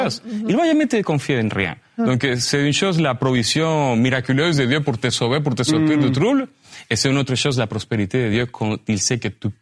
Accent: Venezuela; French is a second language; ma femme, elle vient de Moldavie, moi, je viens du Venezuela.

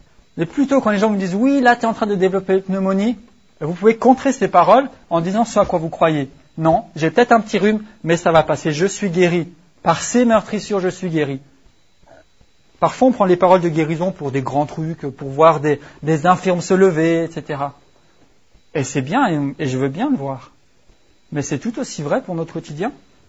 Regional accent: France; parce que je suis français

